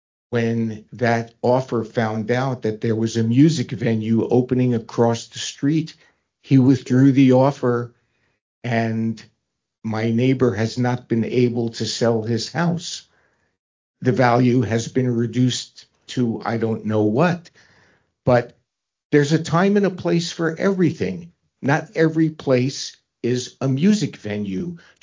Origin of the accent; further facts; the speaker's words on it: New York, United States; but I'm from New York, so I'm used to that.